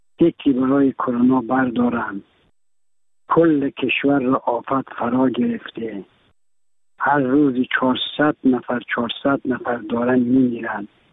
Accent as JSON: {"language": "Persian", "country": "Iran", "said": "یک ایرانیم"}